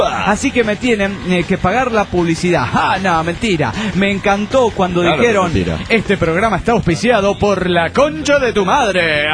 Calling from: Panama; de Panamá. Saludos, Lagarto, señor pirata.

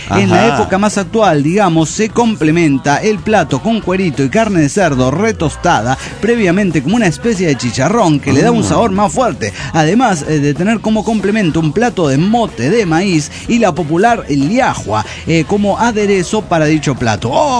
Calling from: Guadalajara, Jalisco, Mexico; de Guadalajara, Jalisco, México.

